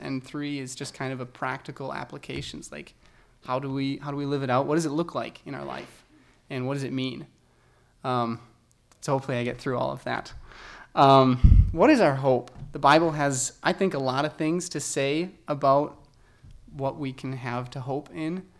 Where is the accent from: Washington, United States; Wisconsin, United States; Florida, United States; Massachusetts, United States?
Wisconsin, United States; Wisconsin Rapids; also born or lived in Minneapolis; now in Waukesha, United States; I'm originally from Wisconsin Rapids, a small town in the center of Wisconsin. It's where I spent all my childhood. I went to college in Minneapolis at the U of M. I studied mechanical engineering, and when I graduated, I came down to Waukesha for a job.